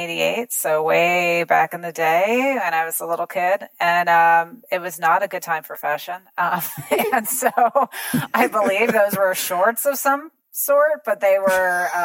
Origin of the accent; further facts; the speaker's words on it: New Jersey, United States; now in Boston, United States; I live in Boston now. Yeah, I've lived in Boston a long time, but I grew up in New Jersey.